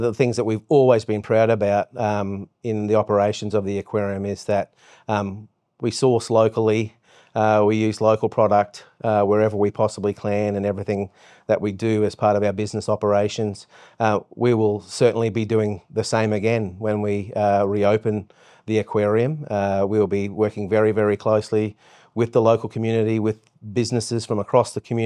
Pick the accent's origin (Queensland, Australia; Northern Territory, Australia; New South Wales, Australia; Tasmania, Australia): Queensland, Australia; Innisfail; born and bred in Innisfail. So visited the reefs outside of Innisfail many, many times as a young person growing up